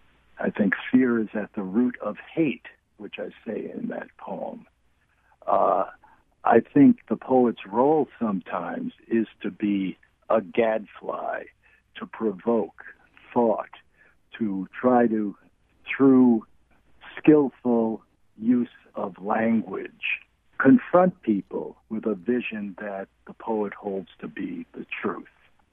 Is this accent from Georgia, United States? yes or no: no; New York City, New York, United States; I grew up in New York City. I've lived in cities 98% of my life.